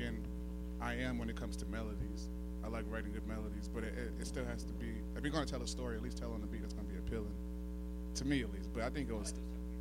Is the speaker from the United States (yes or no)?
yes; Austin, Texas, United States; We're from Austin.